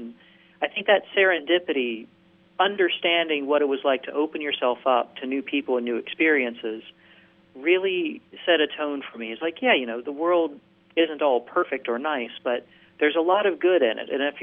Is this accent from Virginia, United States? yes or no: yes; Virginia, United States; I grew up in Virginia. I went to college in Tennessee. I'd never been out of the country before.